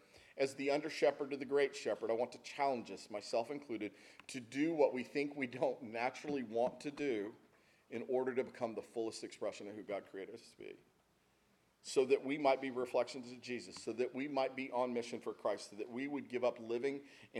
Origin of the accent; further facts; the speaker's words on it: Texas, United States; As a kid, I grew up in Texas, and when you are born in Texas, you sign an oath at your birth that you'll be a Dallas Cowboy fan for life.